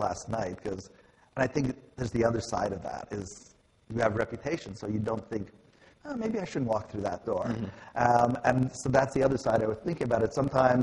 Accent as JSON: {"language": "English", "country": "Canada", "tie": "born or raised there", "said": "part of it is just sort of growing up in Canada"}